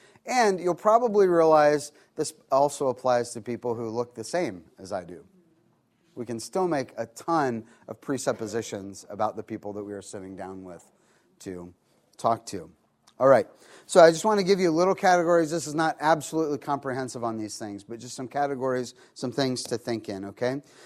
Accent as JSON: {"language": "English", "region": "Ohio", "country": "United States", "tie": "born or raised there", "said": "I grew up in Ohio. What a great state. I say it's a great place to be from."}